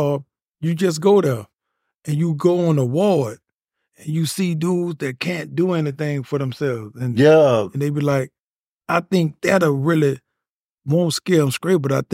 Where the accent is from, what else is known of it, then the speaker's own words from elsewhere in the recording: Shreveport, Louisiana, United States; And then I'm from Shreveport, so another minority. Because it wasn't, at that point, people from Shreveport wasn't getting threw away in the system.